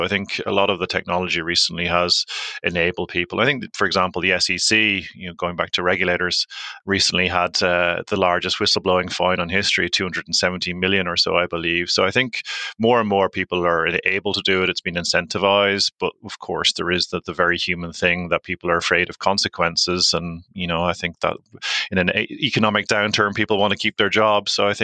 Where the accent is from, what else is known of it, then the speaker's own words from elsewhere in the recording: Ireland; accent: Irish; now in London, United Kingdom; Obviously, from my accent, I'm an Irishman, been in London for 15 years